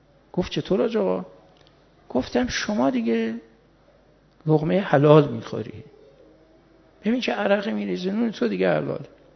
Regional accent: Mashhad, Razavi Khorasan, Iran; نمیدونست که ما بچه مشهدیم

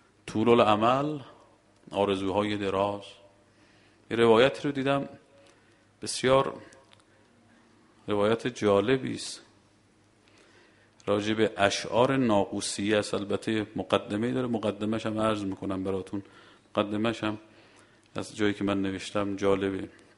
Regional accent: Mashhad, Razavi Khorasan, Iran; من بچه مشهدم، من 15-16 سالم بود

